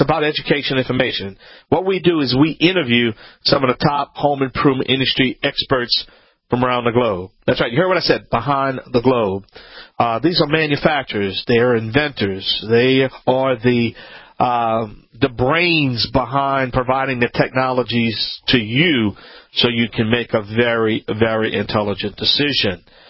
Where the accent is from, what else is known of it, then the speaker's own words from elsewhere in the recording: Louisiana, United States; I am a Cajun original, that's right.